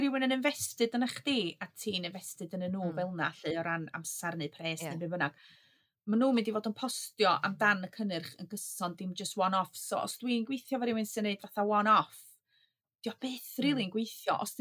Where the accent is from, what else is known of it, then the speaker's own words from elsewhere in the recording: Wales, United Kingdom; first language Welsh; Ia, dwi di stryglo hefo hwn, de, achos bod i Cymraeg di iaith gyntaf fi, Cymraeg, da ni siarad, wel, da ni double Dutch, actually, fan hyn, cos gath gŵr fi fagu yn Saesneg.